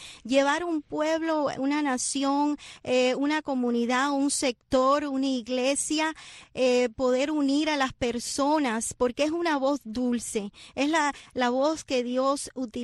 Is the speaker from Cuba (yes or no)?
yes; Cuba; Cuba, mi tierra